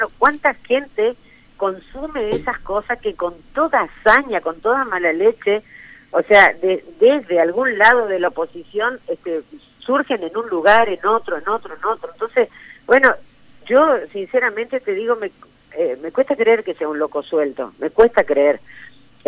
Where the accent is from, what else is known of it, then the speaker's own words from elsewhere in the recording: Argentina; me avergüenza como argentina.